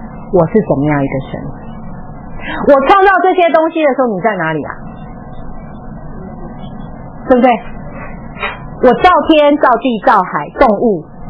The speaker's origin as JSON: {"language": "Chinese", "country": "China", "said": "我们中国人讲福禄寿喜，有没有？"}